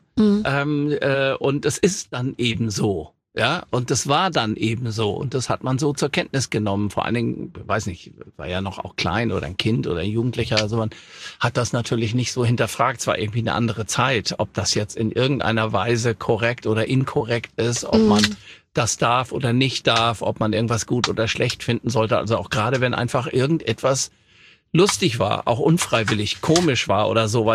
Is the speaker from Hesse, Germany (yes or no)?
yes; Offenbach, Hesse, Germany; born there; Und ich bin ja in Offenbach geboren und der hat immer gesagt